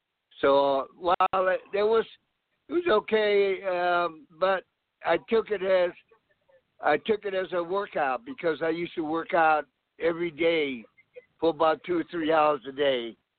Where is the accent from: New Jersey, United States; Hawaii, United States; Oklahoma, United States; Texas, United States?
Hawaii, United States; Well, I was I grew up in Hawaii, and I started I took a couple of Kempo lessons in Hawaii.